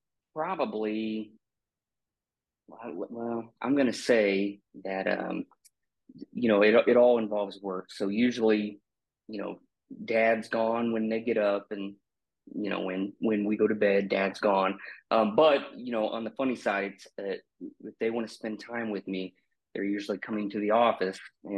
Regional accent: West Virginia, United States; I'm from West Virginia, and my favorite place to go back is, West Virginia.

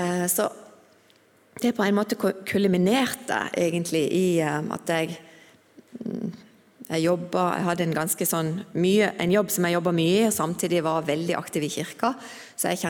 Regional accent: Kvinesdal, Agder, Norway; Og jeg kommer fra Kvinesdal. Mammaen og pappaen min, de ble født i Sverige. Men pappa kom til Kvinesdal i 1974 for å være med og håper seg, jobbe på Tinnfoss.

